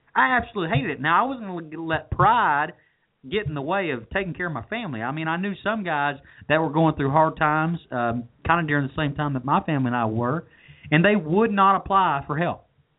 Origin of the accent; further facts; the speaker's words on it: United States; man, the luxury of being an American, right?